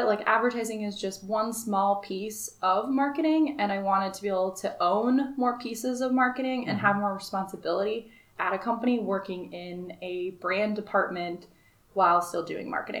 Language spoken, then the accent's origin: English; West Des Moines, Iowa, United States; So I am originally from West Des Moines, Iowa. That's where my family lives. I've grown up in Midwest my entire life.